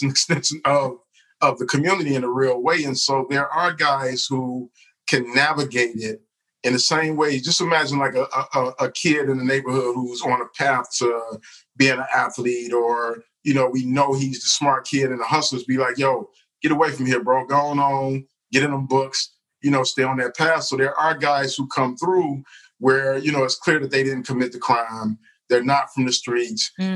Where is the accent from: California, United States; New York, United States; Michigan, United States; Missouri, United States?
Michigan, United States; Detroit; I grew up in Detroit, and I grew up in a household that on the outside looking in was like the model for middle class or working class Black America.